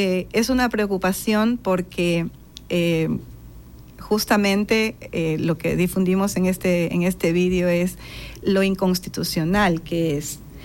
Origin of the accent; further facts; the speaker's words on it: El Carmen, Manabí, Ecuador; born there; now in Guayaquil, Ecuador; como nací en el Carmen, ahí no hay manglares, es un bosque húmedo. Y bueno, pues cuando vengo a Guayaquil sí me llaman la atención los manglares